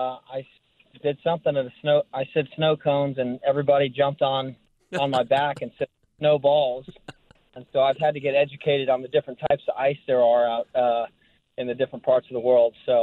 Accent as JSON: {"language": "English", "town": "Houston", "region": "Texas", "country": "United States", "tie": "born or raised there", "said": "I grew up in Houston, so my family's from England, but I grew up in Houston."}